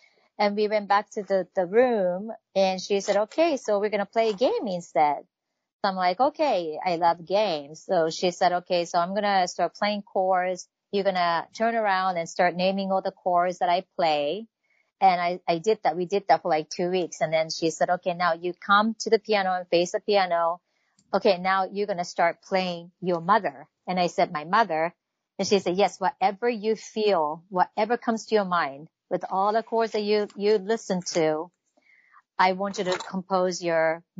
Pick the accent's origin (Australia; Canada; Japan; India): Japan; Tokyo; I grew up in Tokyo, Japan